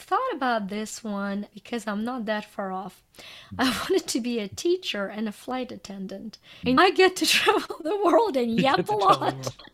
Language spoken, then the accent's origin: English; Ukraine; English is a second language; I had such severe allergies as a little girl that growing up in Ukraine, we didn't know you could be allergic to cats.